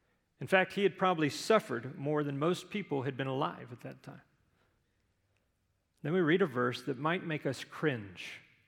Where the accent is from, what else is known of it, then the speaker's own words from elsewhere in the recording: Houston, Texas, United States; I mean, I grew up in Houston, but I was an Oilers fan.